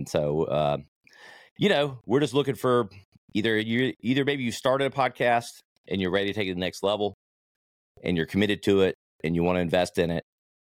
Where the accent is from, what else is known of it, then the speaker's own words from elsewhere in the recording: the South, United States; Like, I'm from the South, so I'm a country music guy for sure.